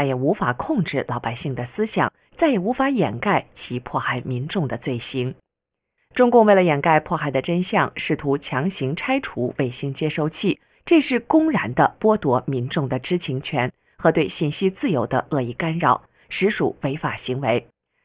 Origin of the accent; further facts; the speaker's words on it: Yanbian, Jilin, China; 咱们延边人呐，都喜欢看韩国电视节目